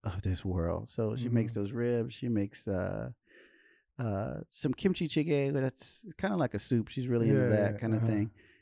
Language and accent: English; Southern US, United States; So I grew up in the South, so a lot of the food and the meals and so forth that I grew up eating, I don't eat a whole lot anymore